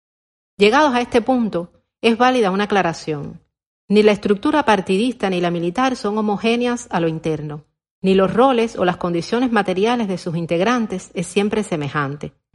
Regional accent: Cuba; Como buen cubano que soy y que a mi vez pasé por el servicio militar

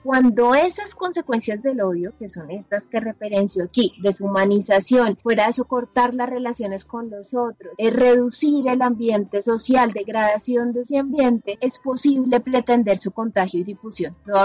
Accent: Colombia; en el caso de nosotros que somos colombianos tenemos una herencia de odio muy compleja

